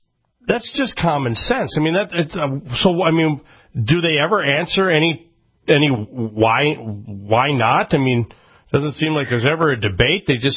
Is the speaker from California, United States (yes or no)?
no; Osseo, Minnesota, United States; also born or lived in Brooklyn Park; I grew up in Osseo, Brooklyn Park area, and, very familiar with where you're at.